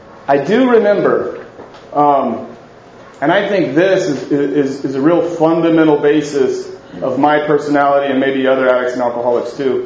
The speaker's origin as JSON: {"language": "English", "region": "Texas", "country": "United States", "tie": "born or raised there", "also_born_or_lived": "North Carolina", "said": "I'm 43, born and raised in Texas, spent 10 years in North Carolina"}